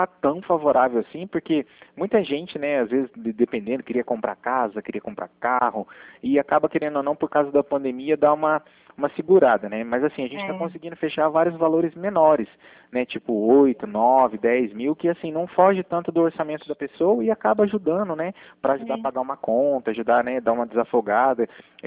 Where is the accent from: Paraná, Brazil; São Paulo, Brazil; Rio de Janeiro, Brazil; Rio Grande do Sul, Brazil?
Paraná, Brazil; Cornélio Procópio; eu sou de Cornélio Procópio, aqui, né, próxima divisa de vocês